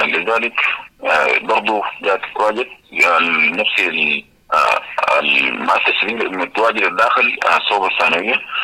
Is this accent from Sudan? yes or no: yes; Sudan; now in South Sudan; نحن كسودانيين أو نحن كمجتمع لاجئ متواجد في حول العالم عموما